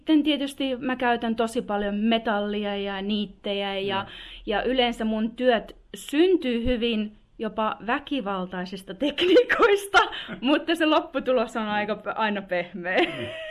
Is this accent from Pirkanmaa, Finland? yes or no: no; Jokioinen, Tavastia Proper, Finland; now in Australia; ja vaikka se on tosi erilaista kuin jos ajattelee joku jokioinen, mistä mä olen kotoisin Suomessa